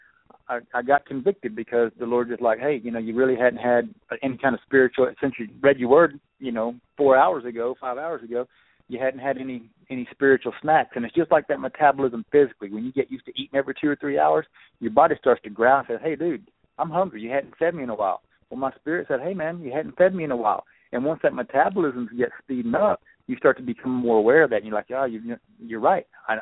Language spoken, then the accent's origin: English; Arkansas, United States; You probably wouldn't believe it if I told you I was from Arkansas, would you?